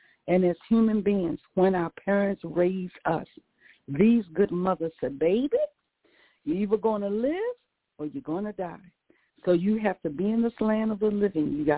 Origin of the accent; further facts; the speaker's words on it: Virginia, United States; And a lot of people say, why do you keep saying you country? Because I'm from Virginia. Sometimes my words are not the way it should be pronounced.